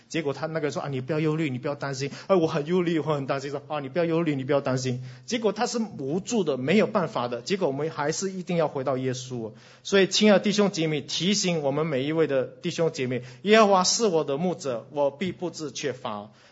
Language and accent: Chinese; Singapore; 我们新加坡人的话就是怕死怕死啊，什么都要第一